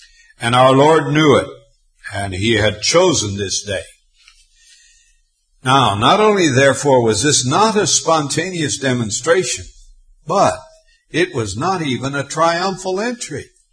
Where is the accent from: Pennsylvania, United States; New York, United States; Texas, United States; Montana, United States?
Montana, United States; born or raised there